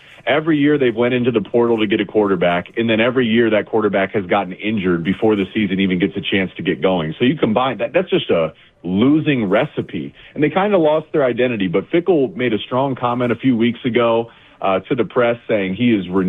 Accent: Columbus, Ohio, United States; I grew up in Columbus, Ohio. I know I played at Michigan.

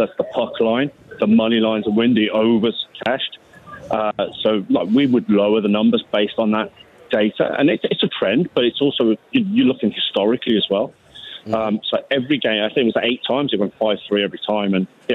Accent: Birmingham, West Midlands, United Kingdom; now in Las Vegas, United States; Birmingham, England.

